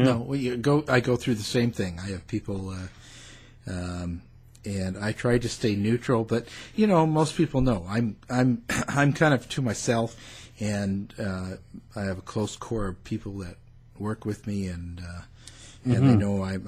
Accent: Canada; But that's because we are Canadian

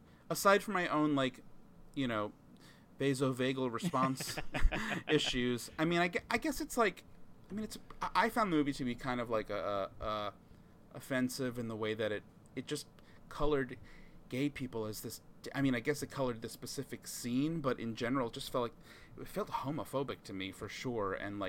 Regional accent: New York, United States; my parents are from New York, I grew up in Long Island

